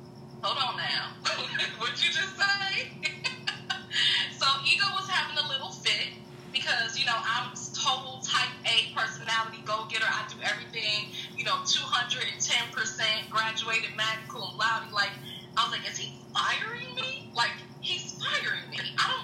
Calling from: Arkansas, United States; I'm calling from Arkansas.

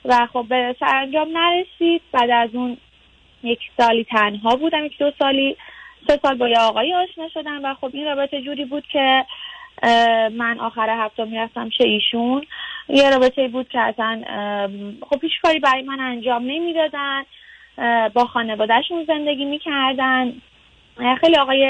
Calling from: Iran; من از ایران هستم.

